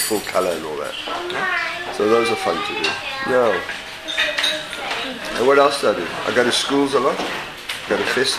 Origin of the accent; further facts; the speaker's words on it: Zimbabwe; You know, as a kid growing up in Zimbabwe in the 50s, we had American comics, which was amazing.